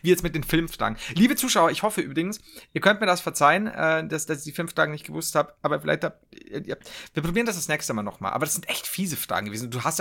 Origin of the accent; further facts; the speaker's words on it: Bavaria, Germany; wir sind aus Bayern.